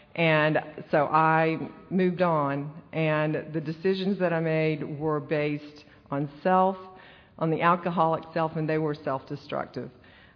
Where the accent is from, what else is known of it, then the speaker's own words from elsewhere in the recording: Cochran, Georgia, United States; Like I said, when I was in the fifth grade, we were settled, and I ended up growing up in Cochran, Georgia